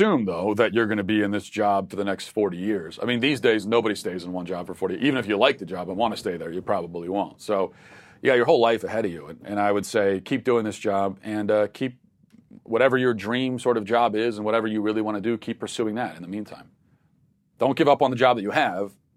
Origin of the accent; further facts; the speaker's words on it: Hungary; English is a second language; moved away as an adult; now in United States; I'm from Hungary and moved here last July to join my husband, who's an American.